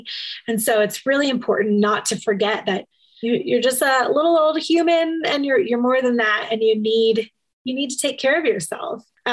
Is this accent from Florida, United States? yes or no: yes; Florida, United States; And, you know, growing up in Florida, I never had that. I didn't even see snow till I was 20 years old.